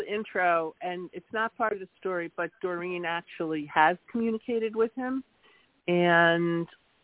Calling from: Norwood, New York, United States; I'm calling from Norwood, New York.

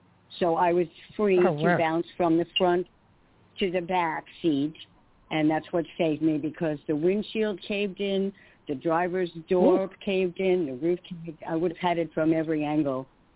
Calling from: New York City, New York, United States; New York, New York.

